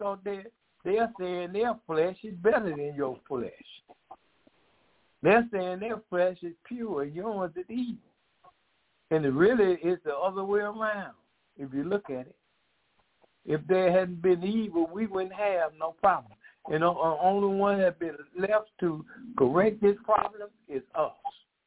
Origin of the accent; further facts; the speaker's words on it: Puerto Rico; I'm from Puerto Rico. I'm a human being.